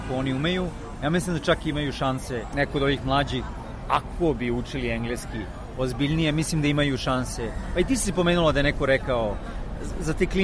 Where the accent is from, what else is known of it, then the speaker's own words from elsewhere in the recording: Belgrade, Serbia; Da, ja sam u detinjstvu prvo na Karaburmi